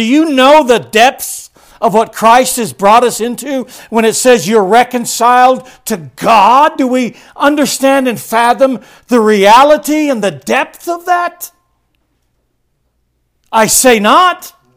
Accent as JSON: {"language": "English", "town": "San Diego", "region": "California", "country": "United States", "tie": "born or raised there", "said": "I grew up on the West Coast in San Diego."}